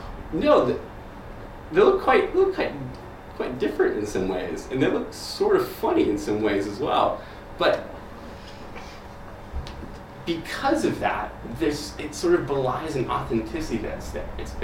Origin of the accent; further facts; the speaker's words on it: California, United States; I am also from California.